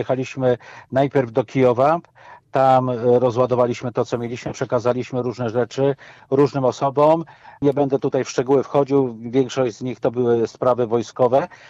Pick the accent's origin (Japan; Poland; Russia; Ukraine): Poland; Poznań, Greater Poland Voivodeship; Ale ja tam się wprowadziłem. Ja jestem z Poznania. Poznanie jest krwi i kości.